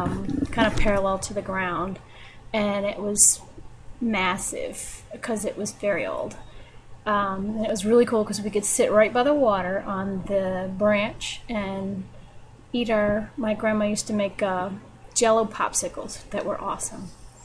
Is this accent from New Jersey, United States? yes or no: no; Maryland, United States; I grew up in Maryland and I was a lifeguard.